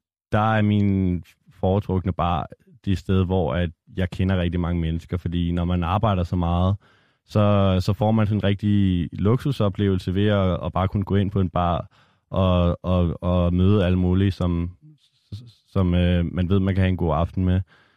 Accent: Copenhagen, Capital Region of Denmark, Denmark; Jeg er opvokset på Nørrebro. Lige nu bor jeg i Christianshavn, så meget københavner.

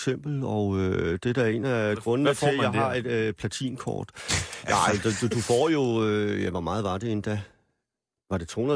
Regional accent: Copenhagen, Capital Region, Denmark; Jamen, jeg er jo københavner

